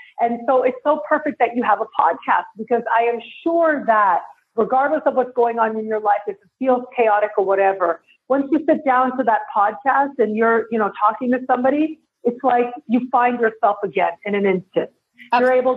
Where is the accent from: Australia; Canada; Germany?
Canada; Toronto, Ontario; moved away as an adult; now in Mexico; And I am born and raised in Toronto. I have a South Asian background, but I've been living in Mexico for the last 6 years.